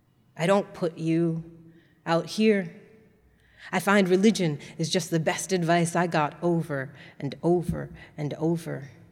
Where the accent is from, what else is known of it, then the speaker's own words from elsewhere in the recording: Kentucky, United States; I grew up in Kentucky